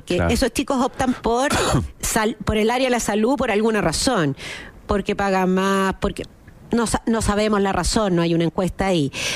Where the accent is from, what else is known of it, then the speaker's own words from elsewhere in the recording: Chile; Recordemos que hace no muchos años nuestra experiencia en viajes como chilenos era poca, ¿no?